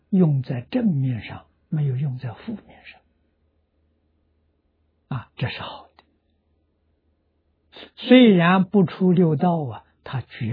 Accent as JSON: {"language": "Chinese", "country": "China", "said": "我们中国人叫它做情啊"}